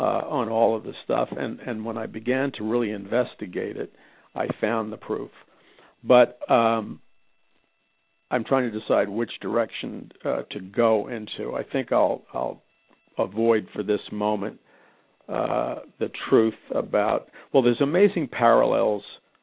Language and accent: English; New York City, New York, United States; I grew up in New York City. I was demonstrating with the radical activist Abby Hoffman when I was 15 years old.